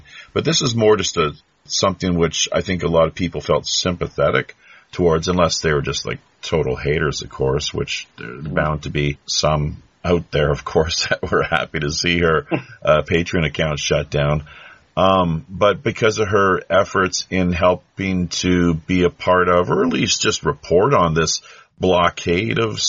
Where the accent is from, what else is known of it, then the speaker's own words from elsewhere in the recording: Canada; moved away; Even from my standpoint here, living as a Canadian expat for the past 15 years